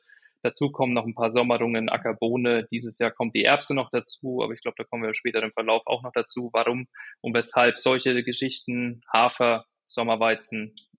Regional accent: Würzburg, Bavaria, Germany; born there; Ich bin geboren in Würzburg, also nördliches Bayern, habe dann Ausbildung gemacht in Sachsen-Anhalt, bin später ins Ausland nach Australien, Neuseeland gegangen für ein Jahr nach meinem Studium in Kiel.

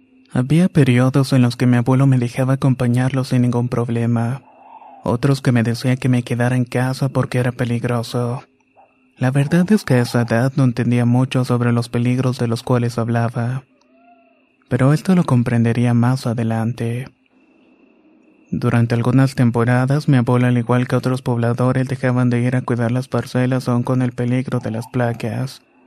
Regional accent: Balancán, Tabasco, Mexico; also born or lived in Campeche; now in Colima, Mexico; 27 años. Vivo en Colima y soy un miembro de la Infantería de Marina. Nací en Campeche, pero me crié en un pequeño pueblo en Balancán, Tabasco.

